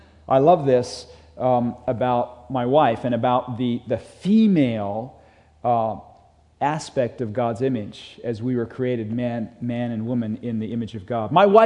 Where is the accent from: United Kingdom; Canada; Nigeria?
United Kingdom; England; now in United States; I had an easy time when I was in high school because I was raised in England.